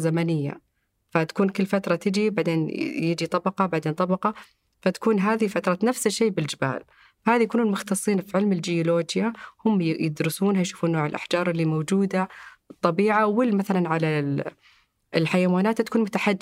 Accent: Saudi Arabia; يعني الحمد لله الجميل عندنا في السعودية، يعني من ناحية نقول سياحية

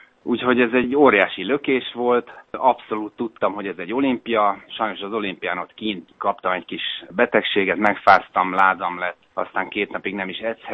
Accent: Budapest, Hungary; én egy kőbányai gyerek vagyok, és ott a 9. emeletről mindig néztem a repülőgépeket

